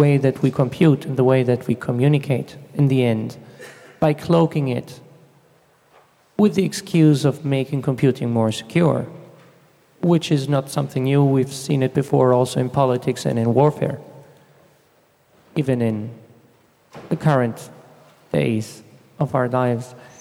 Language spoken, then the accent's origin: English; Darmstadt, Hesse, Germany; I come from Darmstadt.